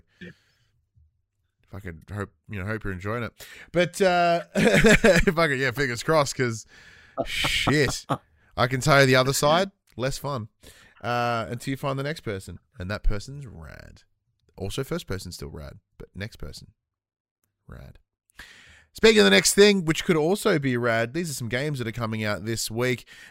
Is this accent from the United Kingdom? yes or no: no; Traralgon, Victoria, Australia; moved away as an adult; I have now lived away from my hometown longer than I lived in it. Because I did 18 years in Traralgon, and it's been 18 years since I left, because I'm 36.